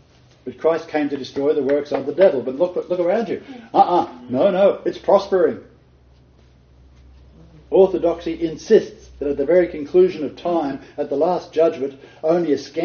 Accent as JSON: {"language": "English", "country": "Australia", "said": "I get passionate about this as an Australian believer in the Word of God."}